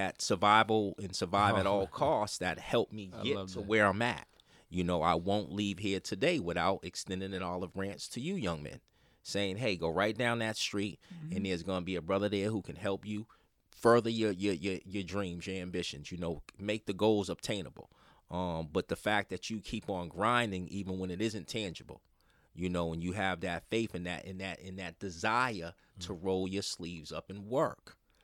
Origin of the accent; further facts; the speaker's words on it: Mattapan, Massachusetts, United States; they don't understand that I'm from Mattapan, that I got everything from the mud.